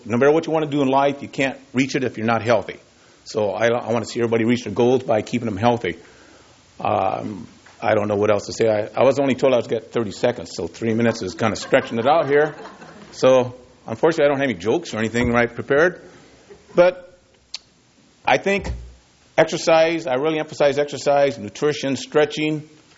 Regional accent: Beloit, Wisconsin, United States; born there; also born or lived in Huntington Beach; now in Morro Bay, United States; I was born in Beloit, Wisconsin, so Green Bay, love it. And good Super Bowl. Moved here in California in 1965 in the Huntington Beach area and been there ever since. Now I'm living in Morro Bay.

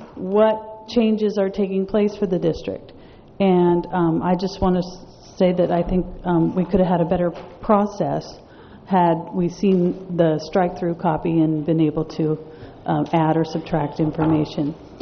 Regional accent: Los Osos, California, United States; from Los Osos

